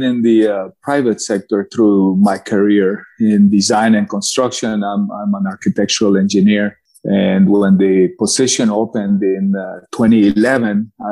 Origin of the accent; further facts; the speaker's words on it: Cali, Valle del Cauca, Colombia; English is a second language; moved away as an adult; now in United States; I'm from Cali, Colombia. I was born there to Hungarian parents, and the University of Texas called my interest. I moved to Austin after high school, and then after that, I adopted this country